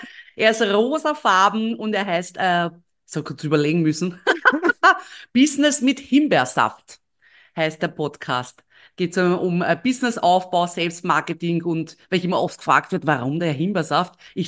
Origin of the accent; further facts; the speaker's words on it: Austria; ich bin Österreicherin